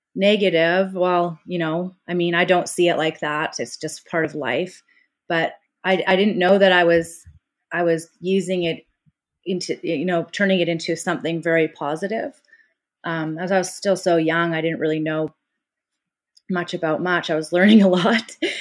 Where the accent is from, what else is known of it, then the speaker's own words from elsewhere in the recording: North Vancouver, British Columbia, Canada; I think while I grew up in Lynn Valley, right? So on the North Shore of Vancouver.